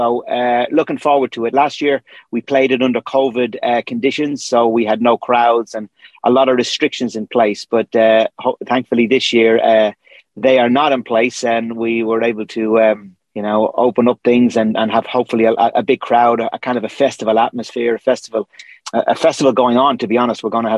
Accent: Dublin, Leinster, Ireland; even though I'm from Dublin, I'm born in Dublin

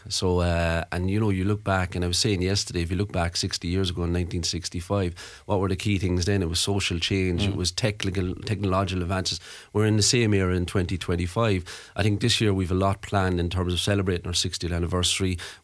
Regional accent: Cobh, Munster, Ireland; I'm from Cork and Cove, but I mean, Cove now has a population of 20,000 people

